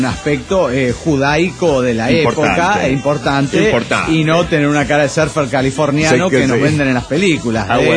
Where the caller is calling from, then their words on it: Medellín, Antioquia, Colombia; de Medellín, Colombia.